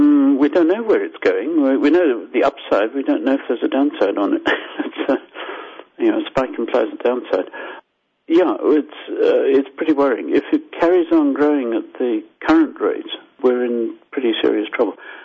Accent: Harare, Zimbabwe; now in Canada; I'm Zimbabwean, as you probably got from my accent. So, sorry, Zimbabwean Canadian. It's a mess. So I grew up with these fires, and in Harare in July, August, you choke.

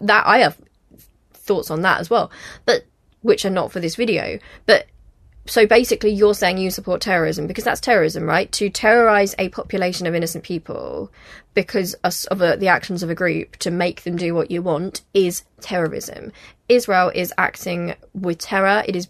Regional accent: United Kingdom; you're just going to have to cope with the fact that I am British. I've lived here all my life. I will always be British.

